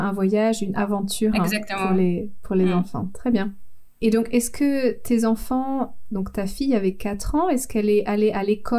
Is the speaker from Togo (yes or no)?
no; France; je suis française, mais je suis mariée avec un Britannique, un Anglais, et donc à la maison, il y a les deux langues, il n'y a pas une langue majoritaire qui est claire.